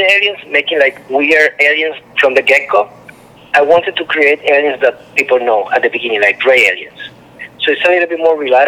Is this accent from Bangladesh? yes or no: no; Puerto Rico; I'm Latino myself. I'm from Puerto Rico.